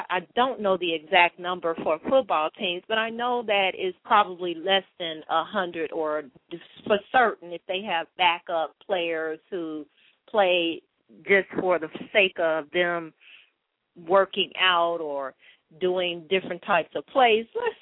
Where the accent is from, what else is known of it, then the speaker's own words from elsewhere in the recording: Chicago, Illinois, United States; let's just take Chicago, which is my hometown, just take Chicago itself, where there is, what, about 6 million people in the Chicago area.